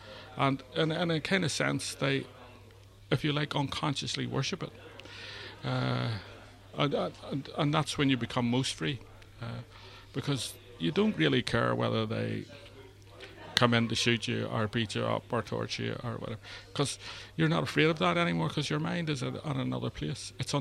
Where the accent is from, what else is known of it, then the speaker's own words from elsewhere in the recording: Ireland; And after all, I'm Irish, I'm stubborn.